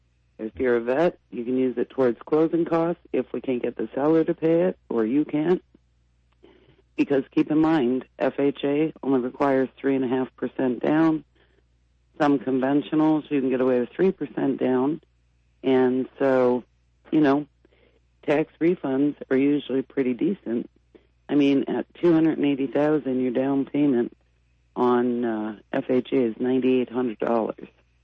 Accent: Canada; also born or lived in Texas, United States; I was born in Texas and raised in Canada.

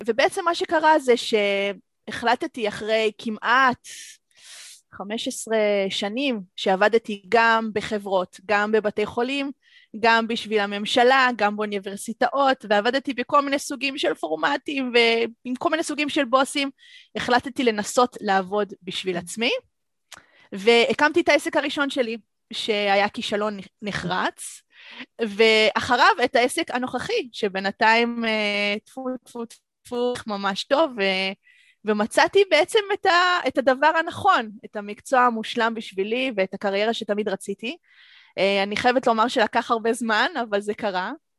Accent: Melbourne, Victoria, Australia; also born or lived in Israel / United States; אז אני ישראלית, נולדתי בארץ, אבל גדלתי בכל מיני מקומות בעולם. בגיל 5 עברנו לארצות הברית, בגיל 8 חזרנו לארץ, ובגיל 12 עברנו לאוסטרליה. גדלתי בעיקר באוסטרליה, פה באוסטרליה במלבורן

